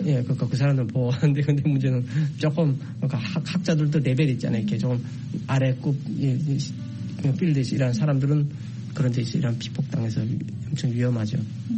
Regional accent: North Korea; 북한에서 왔다는 걸 숨기기 위해서

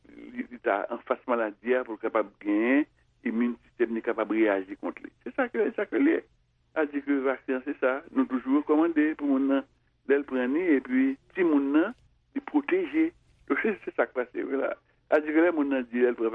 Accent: Haiti

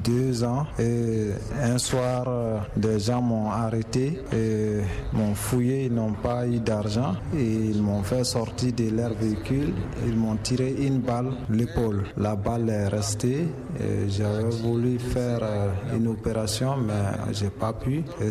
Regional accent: Bourem, Gao, Mali; also born or lived in Libya; Je suis de Bourem. Je suis allé en Libye travailler pendant plus de 2 ans.

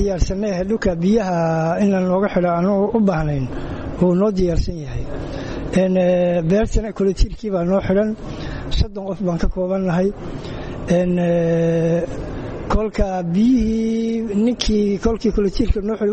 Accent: Bondhere, Banaadir, Somalia; waxaan ka imid degmada boondaran ka imid

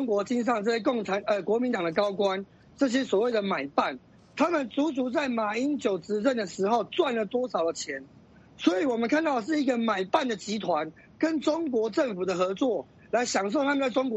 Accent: Taiwan; 我们台湾人民

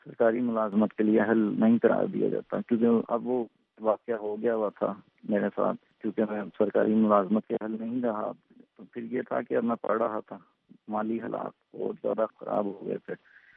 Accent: Lahore, Punjab, Pakistan; also born or lived in Saudi Arabia; اور میرا تعلق پاکستان لاہور سے ہے. بچپن کا آغاز سعودیہ میں ہوا.

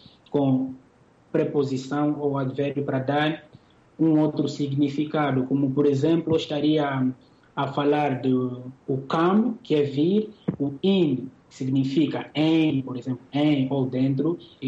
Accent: Mbanza Kongo, Zaire, Angola; moved away; Eu desejo voltar para a minha cidade natal, Mbanza, Congo, província do Zaire, que é a cidade do patrimônio cultural da humanidade, Heritage Site.

